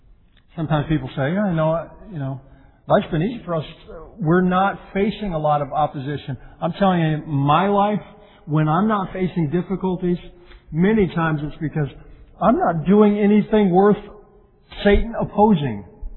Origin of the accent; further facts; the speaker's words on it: Colorado, United States; I grew up in Colorado, and it's so dry. It's very arid.